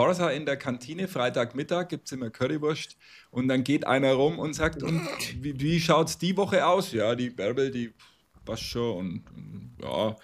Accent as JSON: {"language": "German", "town": "Nuremberg", "region": "Bavaria", "country": "Germany", "said": "Als Nürnberger muss ich natürlich intervenieren"}